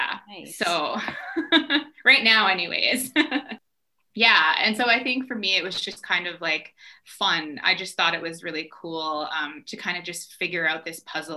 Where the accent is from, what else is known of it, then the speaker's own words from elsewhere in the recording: Alberta, Canada; you know, I grew up in Alberta